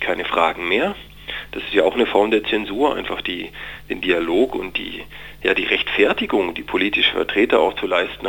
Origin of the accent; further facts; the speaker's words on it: Germany; Gerade wir als Deutsche sollten aufpassen